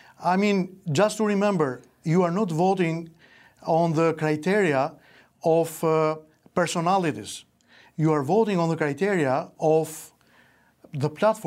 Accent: Albania; English is a second language; We are coming from Albania, thousands of miles far, but it is very dear.

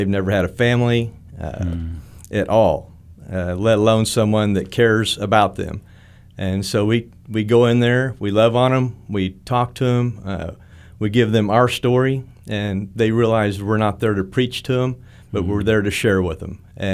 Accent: Vincennes, Indiana, United States; I'm from Vincennes, Indiana.

